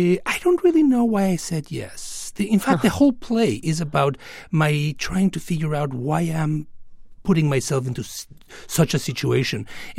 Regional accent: Mexico; I'm from Mexico

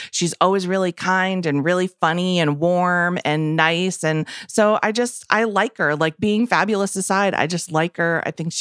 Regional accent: Massachusetts, United States; Yeah, I root for Ben. I feel like, you know, because we're both from Massachusetts

